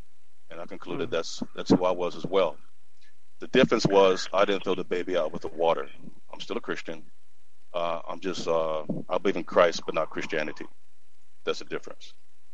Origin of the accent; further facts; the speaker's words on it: Louisville, Kentucky, United States; born there; accent: Ebonics; I was born in Louisville, Kentucky, not far from Muhammad Ali, actually. I was born in 1967, raised by my grandmother.